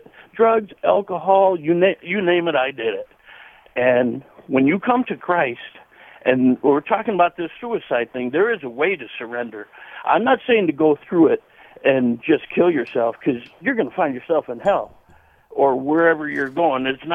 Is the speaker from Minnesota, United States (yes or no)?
no; Chicago, Illinois, United States; I come up in a pagan family. I grew up in Chicago, and none of this is real to anybody.